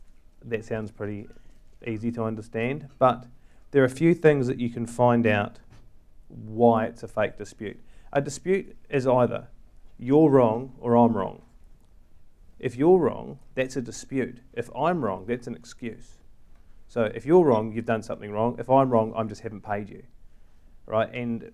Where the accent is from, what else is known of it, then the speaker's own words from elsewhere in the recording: Tauranga, Bay of Plenty, New Zealand; moved away as an adult; now in United Kingdom; So I came down here from Tauranga and studied commercial law and marketing